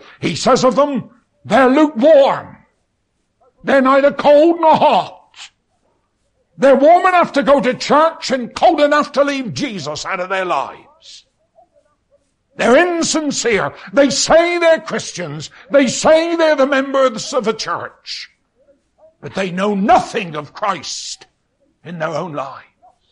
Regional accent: England, United Kingdom; as far as an Englishman is concerned

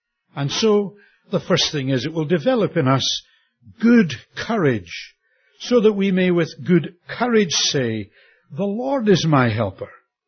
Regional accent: Scotland, United Kingdom; Boy, wouldn't that have saved us a lot of money, being a Scot?

